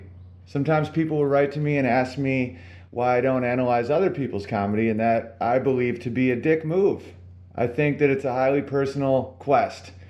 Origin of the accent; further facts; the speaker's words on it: Oswego, New York, United States; I'm doing the Syracuse Funny Bone, right near my hometown of Oswego, New York.